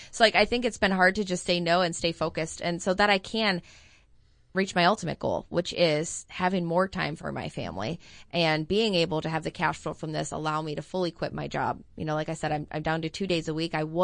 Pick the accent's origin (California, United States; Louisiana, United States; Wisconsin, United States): Wisconsin, United States; I mean, I'm from Wisconsin